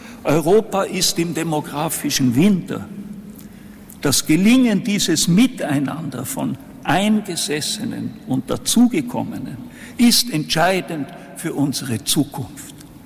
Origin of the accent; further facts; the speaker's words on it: Austria; Ich bin, um zum ersten zu kommen, als Kleinkind im Herbst 1945 als Flüchtling nach Österreich gekommen. Österreich ist meine Heimat geworden.